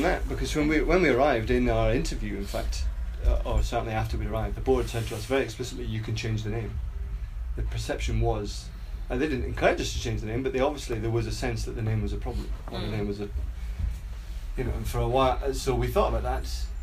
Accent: Scotland, United Kingdom; and I'm Scottish and don't want to overstate anything

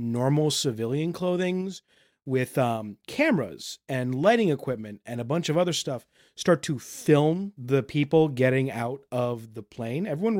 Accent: New York, United States; I'm from Long Island. I've never been to the outdoors.

